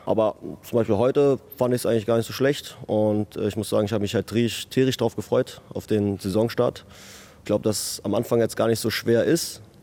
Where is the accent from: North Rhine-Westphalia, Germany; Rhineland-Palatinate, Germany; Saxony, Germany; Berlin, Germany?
Berlin, Germany; born there; Ich bin stolz, dass ich als gebürtiger Berliner von den Bär-Volleys so viel Einsatzzeit bekommen habe